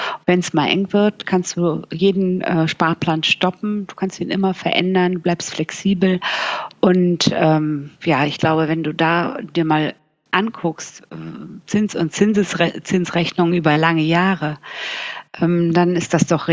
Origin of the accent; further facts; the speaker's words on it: Bremen, Germany; moved away as an adult; now in Cologne, Germany; Nee, ich komme aus Bremen. Nein, nein, ich lebe ja schon seit Jahren nicht mehr in Bremen. Ich komme aus Bremen und ich lebe aber in Köln.